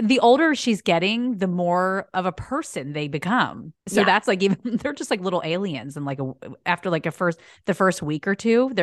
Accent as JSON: {"language": "English", "region": "East Coast", "country": "United States", "tie": "born or raised there", "lives_now": "Los Angeles, United States", "said": "and I are in LA, but we're not from here. So like we kind of have the different experiences from like, I grew up on the East Coast"}